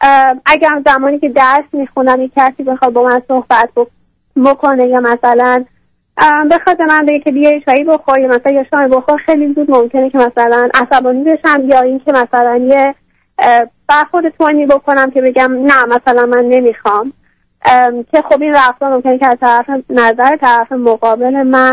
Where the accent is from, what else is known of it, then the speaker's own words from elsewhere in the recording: Iran; now in United States; دو سال هستی به آمریکا اومدم و 3 سالی که از ایران اومدم بیرون